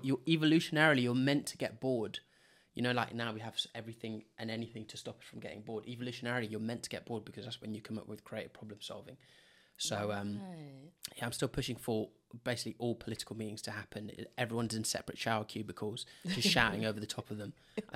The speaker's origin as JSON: {"language": "English", "country": "Zimbabwe", "said": "You know, I'm from Zimbabwe, where, you know, you didn't have a choice how to learn how to swim."}